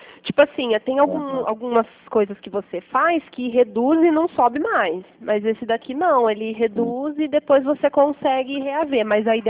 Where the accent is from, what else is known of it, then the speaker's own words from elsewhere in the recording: Pirassununga, São Paulo, Brazil; Tá, ó, é 19 mesmo, eu sou daqui de Pirassununga.